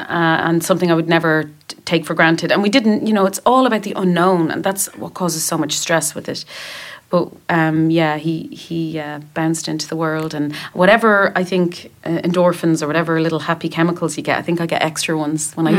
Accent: Dublin, Leinster, Ireland; And that was hard because we're in Dublin, in my hometown

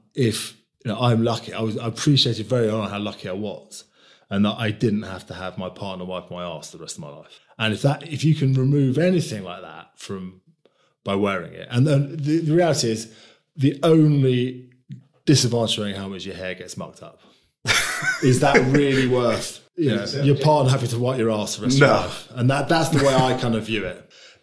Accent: London, United Kingdom; I grew up in London, cycled around London all my life.

